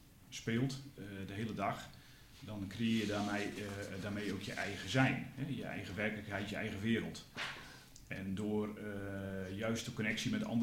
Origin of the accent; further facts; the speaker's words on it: Friesland, Netherlands; En als Fries zijn we natuurlijk dol op de kou.